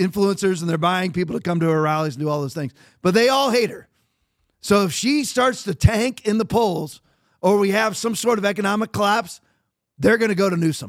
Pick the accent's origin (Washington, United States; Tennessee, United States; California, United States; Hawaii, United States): California, United States; Redondo Beach; born there; I was born in California, Redondo Beach, LA, 1968. So there's a part of me that loves California.